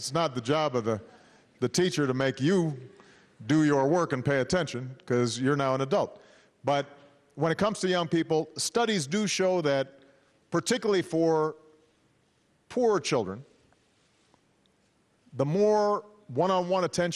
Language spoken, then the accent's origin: English; Hawaii, United States; Some of you know I grew up in Hawaii, one of the most beautiful places on earth